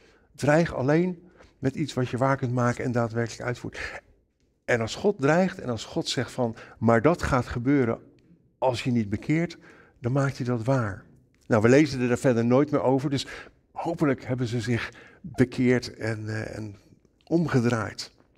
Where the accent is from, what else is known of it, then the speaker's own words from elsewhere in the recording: Netherlands; Maar weet je, dan zijn wij als Nederlanders, zijn wij kampioen geworden.